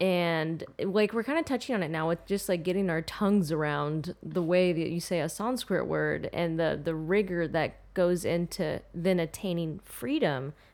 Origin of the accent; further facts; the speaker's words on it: United States; I'm half Arab and half white. I grew up here in America, but in an Arab, predominantly Arab community and raised Muslim.